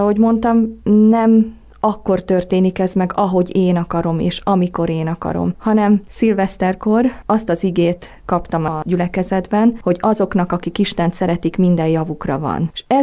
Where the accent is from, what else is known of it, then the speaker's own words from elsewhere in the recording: Lucfalva, Banská Bystrica Region, Slovakia; Lucfalván éltem. Az ifjúságunkkal ifjúsági hetekre jártunk